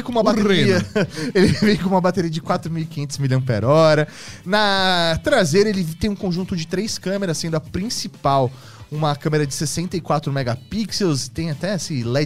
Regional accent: Brazil; Porque a gente é educado, a gente é brasileiro.

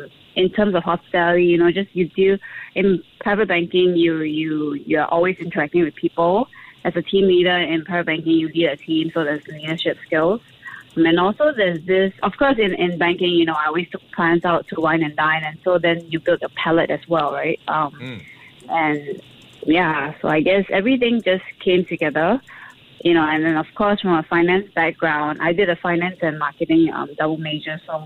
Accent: Singapore; being a Singaporean, I just wanted to take what I've learned abroad back here and just start something.

